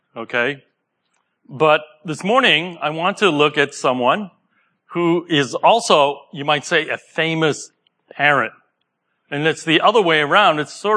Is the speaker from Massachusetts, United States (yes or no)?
yes; Cambridge, Massachusetts, United States; also born or lived in Boston; Many of you know that I grew up in the Boston area. My birth certificate says I was born in Boston, somewhere. I think it was Kenmore Square. There used to be a hospital there in called Kenmore Hospital, so near BU. But most of my life I grew up in Cambridge.